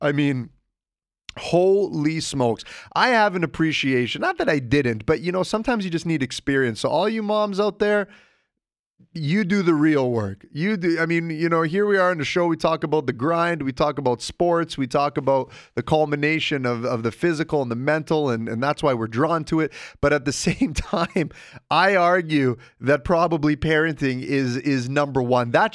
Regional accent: Calgary, Alberta, Canada; we're from Calgary. Mitch and I are from Calgary. We live in Calgary, born and raised.

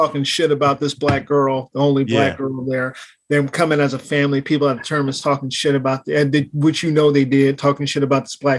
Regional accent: Texas, United States; I know the story. I'm from Texas. I know the story.

